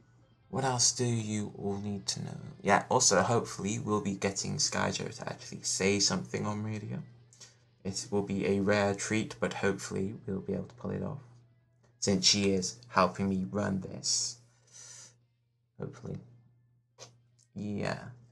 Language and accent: English; United Kingdom; because I'm British.